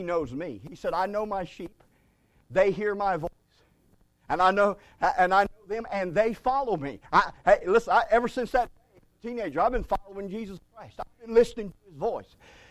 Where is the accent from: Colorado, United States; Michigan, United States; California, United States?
Michigan, United States; Detroit; And I actually grew up in Detroit, Michigan, growing up as a kid. But my parents and all my heritage comes from Eastern North Carolina